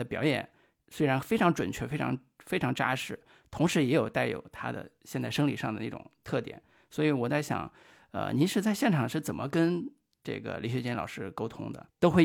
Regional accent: Henan, China; 因为我们家是河南的，所以我对那片的风土人情还是比较了解的

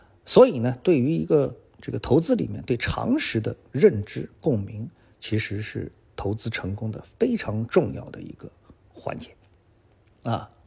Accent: China

